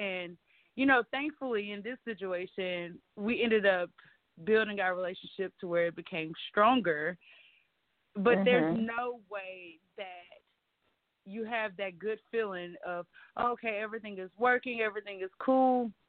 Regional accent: Louisiana, United States; I'm from Louisiana, but I had to pitch in for a second.

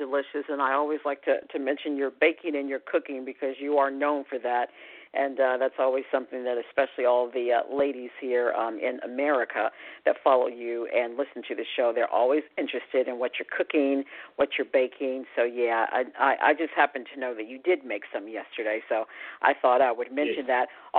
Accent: United States

